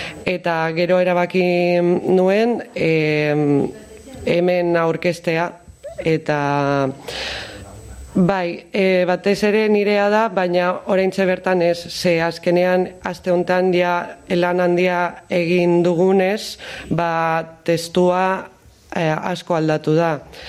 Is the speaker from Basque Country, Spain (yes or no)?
no; Valencia, Valencian Community, Spain; also born or lived in Russia; ni Errusian jaio nintzen ez, gero Valentzian hasi nintzen, eta ja hemen azten bukatu dut, beraz, ja ez dakit nongoa naizen.